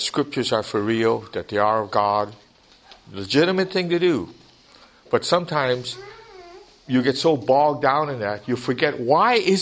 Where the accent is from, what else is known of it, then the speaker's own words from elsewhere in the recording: Hawaii, United States; I grew up in Hawaii, and I would watch the movies about Christ and stuff.